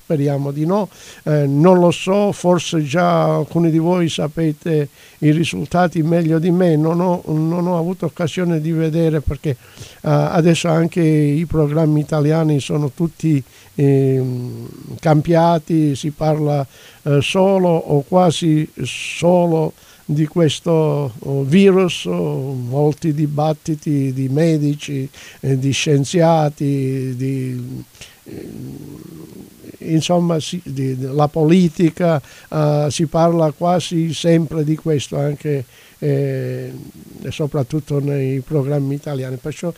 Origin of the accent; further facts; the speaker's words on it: Calabria, Italy; La Calabria, dato che noi siamo calabresi